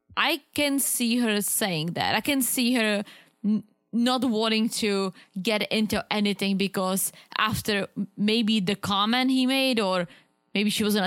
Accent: Czechia; English is a second language; It's the same way I'm from Czech.

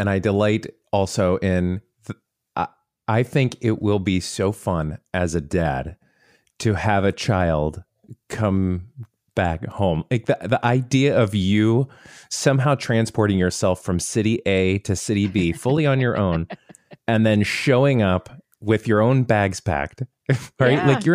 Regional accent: Florida, United States; I'm from Florida.

